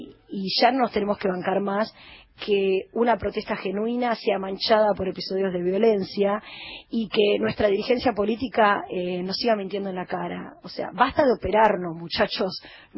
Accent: Argentina; No somos tontos los argentinos.

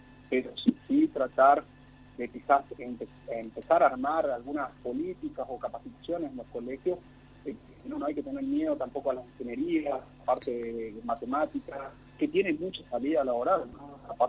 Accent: Goya, Corrientes, Argentina; Bueno, yo, por ejemplo, vengo de Goya y ahí está también la universidad

